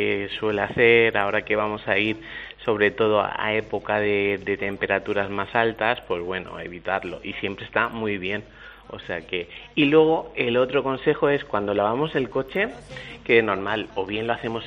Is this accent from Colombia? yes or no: no; Alicante, Valencian Community, Spain; Yo que soy alicantino